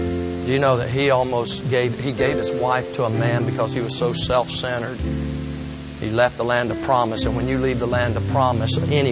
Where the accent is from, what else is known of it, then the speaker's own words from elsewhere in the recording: Southern United States, United States; Even though I was raised in the South, I'm not one of those.